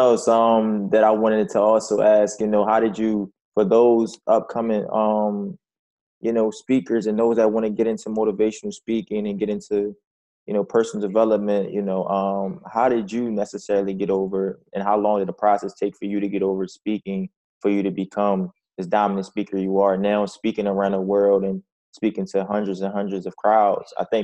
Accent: Philadelphia, Pennsylvania, United States; So, yeah, I'm from Philadelphia, Pennsylvania, by the way, too, man.

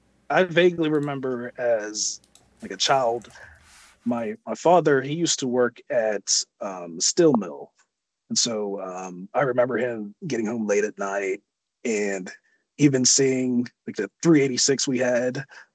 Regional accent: Wheeling, West Virginia, United States; I come from Wheeling, West Virginia. I'm about an hour from Pittsburgh, PA, just to put that location into, you know, let everyone know where I'm at.

